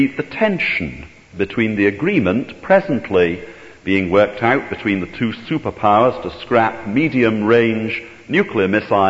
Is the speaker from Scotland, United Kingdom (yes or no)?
yes; Arbroath, Scotland, United Kingdom; from my hometown, Arbroath, on the east coast of Scotland